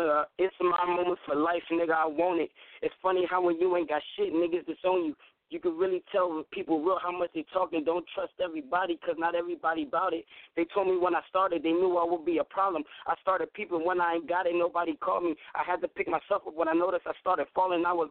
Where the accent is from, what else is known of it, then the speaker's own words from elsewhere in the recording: Lebanon, Pennsylvania, United States; I'm from Lebanon, PA.